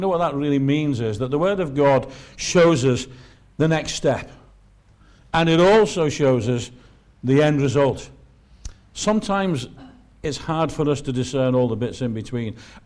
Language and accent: English; Liverpool, North West England, United Kingdom; I was brought up in Highton, in Liverpool.